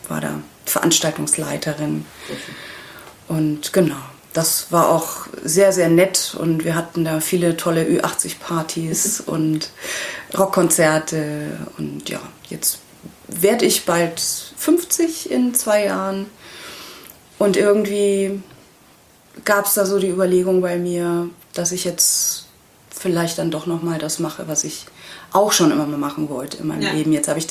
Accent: Bavaria, Germany; ich komme aus Bayern. Auch wenn man es jetzt nicht so direkt hört.

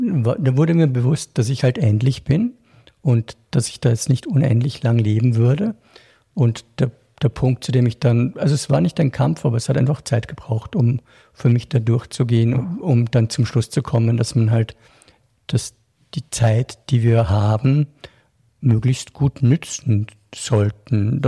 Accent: Salzburg, Austria; Ich bin in Salzburg aufgewachsen, mehr oder weniger in den Bergen.

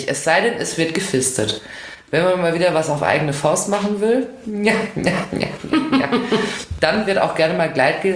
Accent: North Rhine-Westphalia, Germany; Oder, wie man in meiner Heimat im Ruhrgebiet gerne sagt, die einzigste Rubrik.

